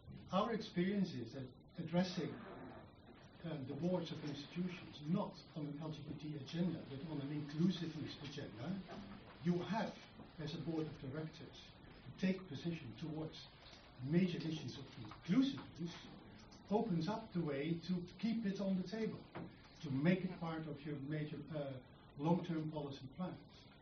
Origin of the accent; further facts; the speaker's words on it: Amsterdam, North Holland, Netherlands; I'm from Amsterdam.